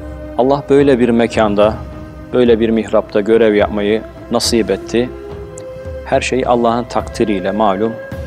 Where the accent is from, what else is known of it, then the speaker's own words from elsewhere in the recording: Balıkesir, Turkey; 1972 Balıkesir doğumluyum. İlk ve orta öğretimi Balıkesir'de gördüm.